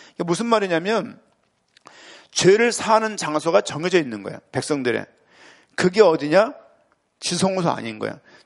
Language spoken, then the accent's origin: Korean; Seoul, South Korea; 저는 고향에 서울시 은평구 수적동 390번지입니다. 아버지는 이북 사람이지만 전 서울에서 태어났어요.